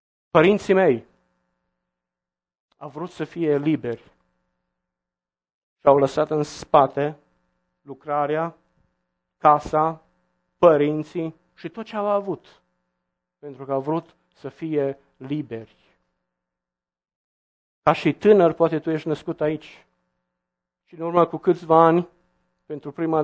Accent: Romania; eu sunt român. Eu mi-s din frunce și nu sunt perfect

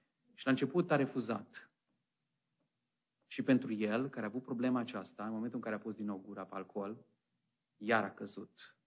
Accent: Sebiș, Arad County, Romania; eram copil în biserica care am crescut, la Sebiș

